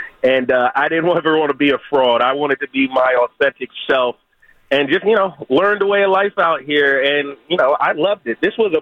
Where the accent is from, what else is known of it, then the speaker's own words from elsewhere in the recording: East Coast, United States; now in California, United States; I moved out here, obviously, growing up on the East Coast